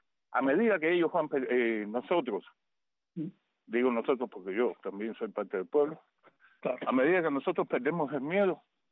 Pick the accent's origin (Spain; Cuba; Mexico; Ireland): Cuba; moved away; salimos de Cuba